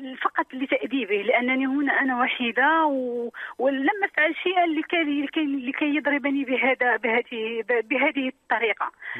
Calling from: France; أنا من فرنسا

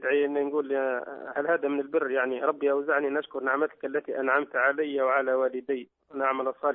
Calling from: Libya; واحنا هنا عندنا في ليبيا يا شيخ

